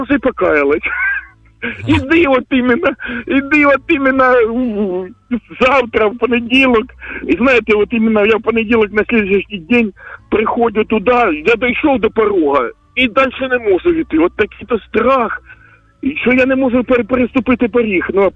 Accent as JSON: {"language": "Ukrainian", "town": "Kharkiv", "region": "Kharkiv Oblast", "country": "Ukraine", "said": "Я з Харкова, і я вже більше 25 років вже як во Христі Ісусі нахожусь."}